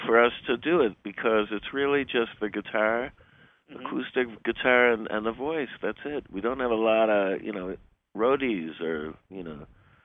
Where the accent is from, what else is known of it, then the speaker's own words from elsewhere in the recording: Syracuse, New York, United States; I'm from Syracuse, New York